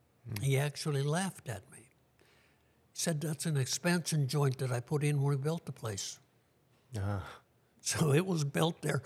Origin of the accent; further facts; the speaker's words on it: Kodiak, Alaska, United States; Well, I was born and raised here in Kodiak. I was born July 9th, 1944.